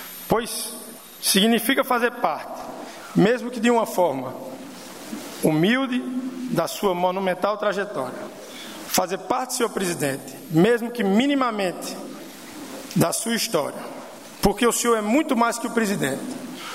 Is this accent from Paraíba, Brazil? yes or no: yes; Paraíba, Brazil; Sou da Paraíba, a Paraíba que tem João Pessoa, uma das capitais mais bonitas do Brasil, com águas quentes e belezas maravilhosas.